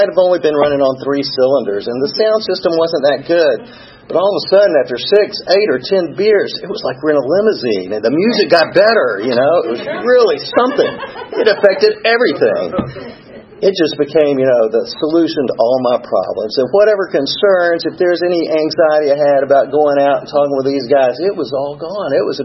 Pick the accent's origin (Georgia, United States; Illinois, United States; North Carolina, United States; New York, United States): Georgia, United States; Atlanta; So, I was born right here in Atlanta, down at a hospital, used to be called Georgia Baptist, it's Atlanta Medical now, and I had loving parents.